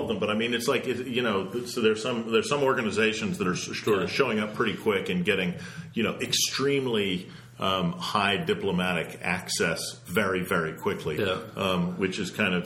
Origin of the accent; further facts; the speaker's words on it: Dallas, Texas, United States; I mean, I am from Dallas.